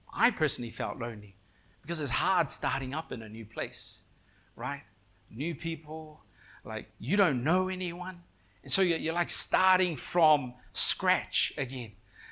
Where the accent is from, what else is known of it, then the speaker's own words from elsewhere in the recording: Wellington, New Zealand; also born or lived in Western Samoa; I was born in Western Samoa. My parents moved to Wellington, New Zealand, when I was, I think, around 3 or 4 years old.